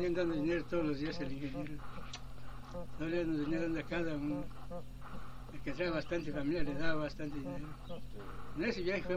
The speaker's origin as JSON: {"language": "Spanish", "town": "Villachuato", "region": "Michoacán", "country": "Mexico", "tie": "born there", "said": "Villachuato, Michoacán."}